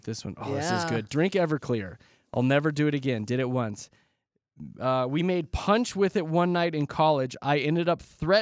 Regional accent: Lakewood, United States; So I'm from Lakewood.

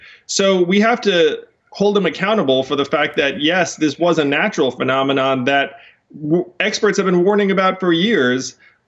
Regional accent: United States; What I would say is that we are just as American as anyone else.

